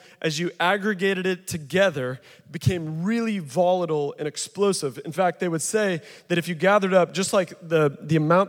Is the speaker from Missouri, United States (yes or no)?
yes; Missouri, United States; You might know them as pop snaps or whippersnappers where I grew up in Missouri.